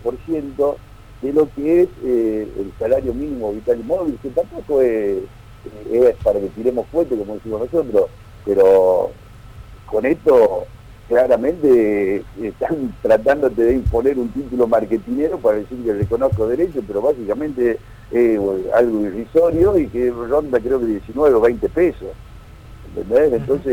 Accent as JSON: {"language": "Spanish", "town": "Bella Vista", "region": "Buenos Aires Province", "country": "Argentina", "tie": "born or raised there", "said": "lo digo como un argentino, que para mí, yo vivo en Bellavista, todavía vivo en mi ciudad donde me he criado"}